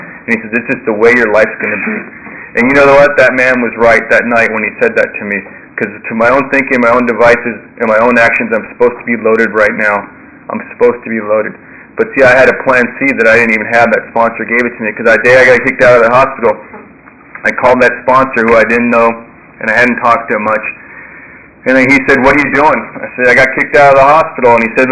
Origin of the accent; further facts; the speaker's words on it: Santa Monica, California, United States; I grew up in Santa Monica